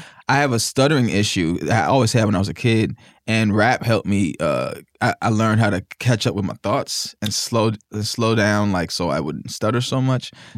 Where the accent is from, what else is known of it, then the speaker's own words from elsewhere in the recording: Mississippi, United States; I have a big family that we're all from Mississippi.